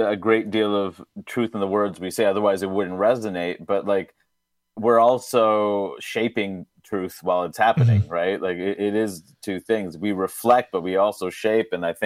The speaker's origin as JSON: {"language": "English", "region": "New York", "country": "United States", "tie": "born or raised there", "said": "You know, it doesn't matter that I grew up in New York."}